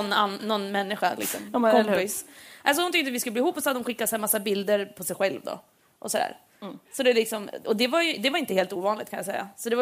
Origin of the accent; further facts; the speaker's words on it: Järvsö, Gävleborg County, Sweden; Jag var hemma i Järvsö över påsk.